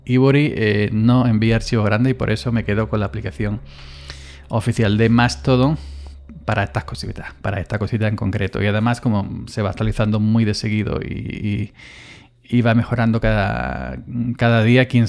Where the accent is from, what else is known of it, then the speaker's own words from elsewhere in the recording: Andalusia, Spain; Hola, soy andaluz